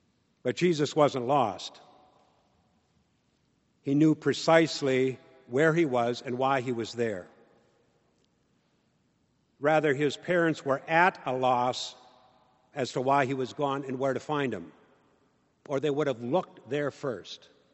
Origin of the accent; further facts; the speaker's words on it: McFarland, Wisconsin, United States; also born or lived in Stoughton; I was born in Stoughton, raised in McFarland.